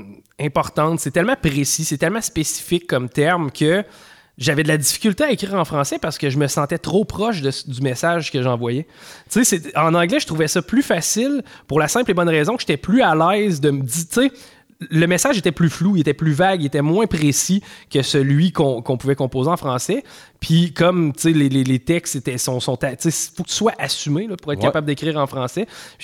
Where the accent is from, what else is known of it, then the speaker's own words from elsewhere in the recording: Quebec, Canada; les gens l'entendent que j'ai un accent, et puis rapidement, ils vont être capables de dire « Oh, OK, tu viens du Québec »